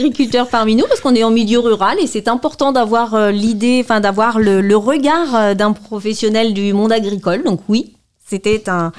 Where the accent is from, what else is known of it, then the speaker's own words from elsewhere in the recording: Île-de-France, France; Moi, je suis originaire de Recueil et je voulais des gens qui y étaient depuis longtemps.